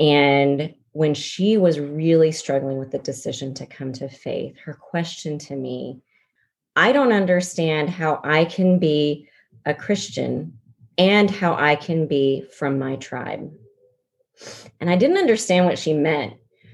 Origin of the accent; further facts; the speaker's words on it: the South, United States; I didn't lose my love for grits and biscuits and gravy and meatloaf because I was raised in the South.